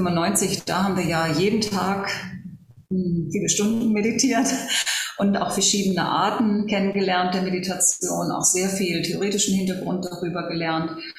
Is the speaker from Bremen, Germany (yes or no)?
yes; Bremen, Germany; in meiner Heimatstadt Bremen.